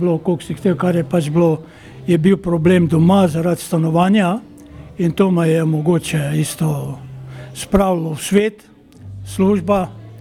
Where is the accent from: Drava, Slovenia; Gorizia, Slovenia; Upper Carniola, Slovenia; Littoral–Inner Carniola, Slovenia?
Drava, Slovenia; Trnovska vas; now in Australia; Trnovska vas. To je blizu, ne vem koliko vam je poznana Slovenija, blizu Ptuja, 11 km ven iz Ptuja, proti Lenartu, Slovenske Gorice.